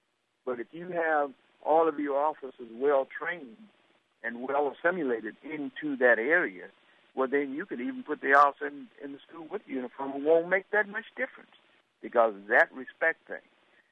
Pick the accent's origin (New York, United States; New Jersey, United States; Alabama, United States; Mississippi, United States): Alabama, United States; born there; I was born in Sumter County, Alabama. I was treated like an unwanted stepchild and an insignificant other all of my little boy life by racist white people. Not all the white people in my town were racist